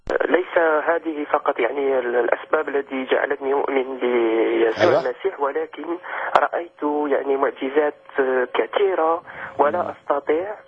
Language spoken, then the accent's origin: Arabic; Algeria; now in France; انا جزائري واقيم بفرنسا